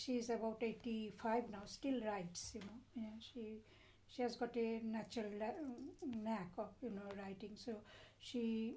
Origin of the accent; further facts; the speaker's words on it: Kharagpur, West Bengal, India; born there; I was born in India, in West Bengal, place called Kharagpur. I was born, it is West Bengal.